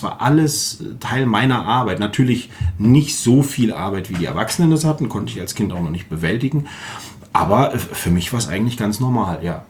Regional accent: Unna, North Rhine-Westphalia, Germany; born there; Nein, nicht ursprünglich aus Fulda. Geboren in Unna, in einer Schaustellerfamilie groß geworden und in einem Zirkus aufgewachsen.

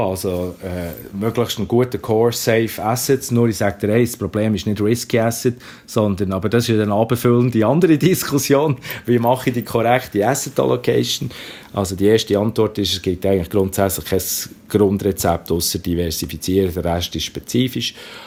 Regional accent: Bern, Switzerland; accent: Bernese German; Er hat ein bisschen einen dänischen Akzent, ich habe ein bisschen einen berndeutschen Akzent.

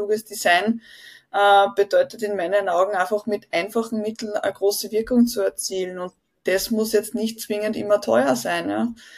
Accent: Leonding, Upper Austria, Austria; Ich komme aus Leonding in Oberösterreich

